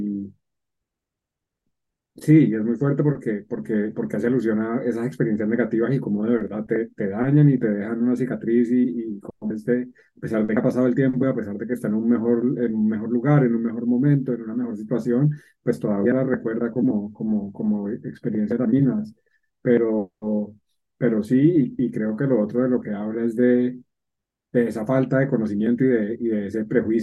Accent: Colombia; now in London, United Kingdom; soy colombiano, vivo con VIH desde el 2000, 2008, 2000, algo, hace muchos años. Soy gay y vivo en Londres y trabajo en salud mental.

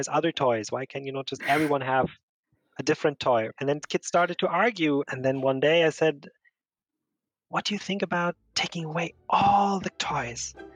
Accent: Bavaria, Germany; I grew up in Bavaria. I had a very lovely childhood there.

